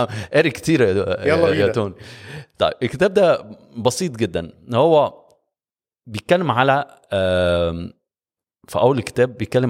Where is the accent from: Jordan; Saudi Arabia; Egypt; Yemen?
Egypt; الشركات اللي انت بتشوفها وعندنا في مصر كتير